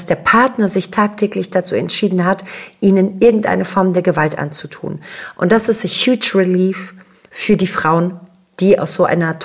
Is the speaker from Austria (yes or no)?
no; Greece; also ich bin ja Griechin